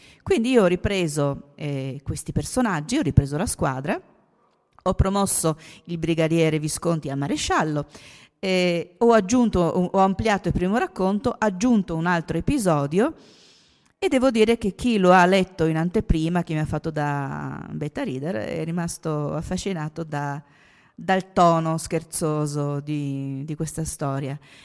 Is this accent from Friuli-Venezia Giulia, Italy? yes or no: yes; Trieste, Friuli-Venezia Giulia, Italy; Io sono triestina